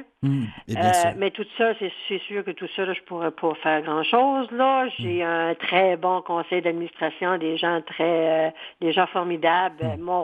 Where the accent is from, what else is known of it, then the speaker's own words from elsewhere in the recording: Quebec, Canada; accent: Gaspésie; now in Bas-Saint-Laurent, Canada; Oui, j'habite le Bas-Saint-Laurent. Je suis native de la Gaspésie, mais je demeure maintenant dans le Bas-Saint-Laurent.